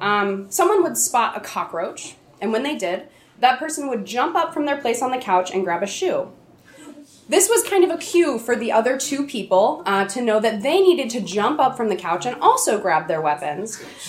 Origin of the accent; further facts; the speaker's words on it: Atlanta, Georgia, United States; I grew up in Atlanta, Georgia, which is the kind of warm, humid environment where palmetto bugs